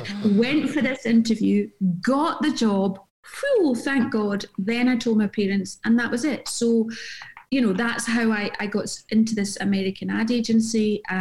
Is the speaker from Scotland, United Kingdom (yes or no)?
yes; Glasgow, Scotland, United Kingdom; when I was growing up in Glasgow